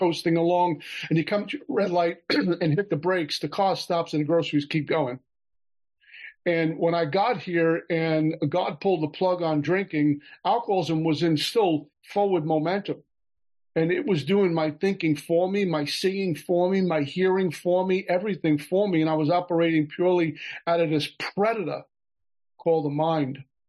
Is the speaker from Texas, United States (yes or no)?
no; Brooklyn, New York, United States; now in Oklahoma, United States; drink at 14 years old on a street corner in Brooklyn, New York. You can tell by the way I speak, I'm not from Oklahoma. But Brooklyn, New York, that's what we did. We hung out on street corners and schoolyards.